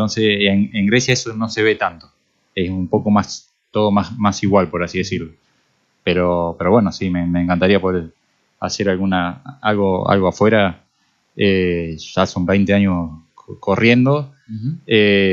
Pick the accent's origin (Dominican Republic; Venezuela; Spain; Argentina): Argentina; Rojas, Buenos Aires Province; Yo soy de Roja